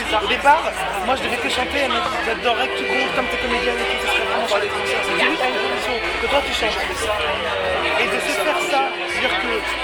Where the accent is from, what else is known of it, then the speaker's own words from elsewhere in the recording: Paris, Île-de-France, France; De Paris.